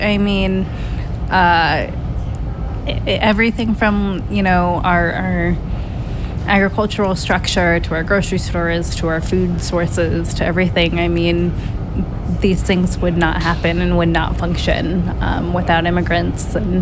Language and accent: English; Washington, United States; I am from Washington State.